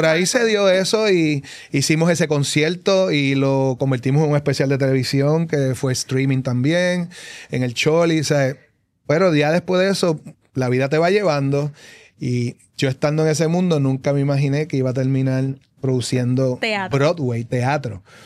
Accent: Vega Alta, Puerto Rico; esta figura, que es de mi pueblo de Vega Alta.

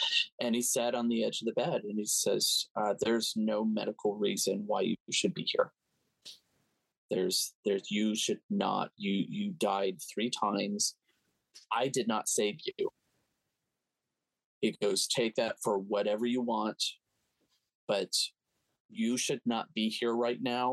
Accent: the South, United States; It was hard growing up in the South because I was a skinny white gay boy.

